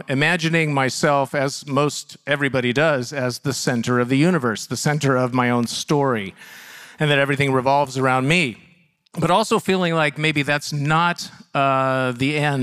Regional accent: Yarrow Point, Washington, United States; me as a tiny child in suburban Seattle. I grew up on Yarrow Point, one of the little points on the other side of the 520 bridge.

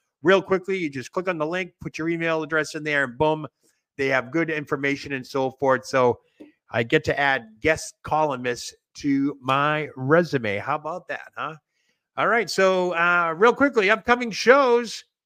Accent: Boston, Massachusetts, United States; accent: Boston; My Boston accent just came out, Conspirator. So, I hate those R's.

